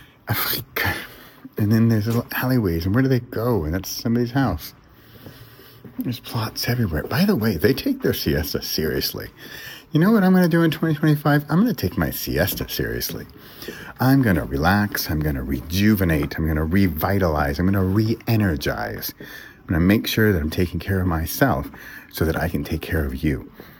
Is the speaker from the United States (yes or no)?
yes; California, United States; So I grew up in California and we went to Las Vegas quite a bit growing up.